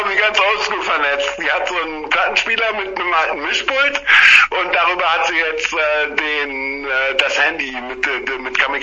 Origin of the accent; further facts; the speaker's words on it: Düren, North Rhine-Westphalia, Germany; Ich habe, glaube ich, 3 oder 4 Dürenplatten gemacht, die nur meiner Heimatstadt gewidmet sind.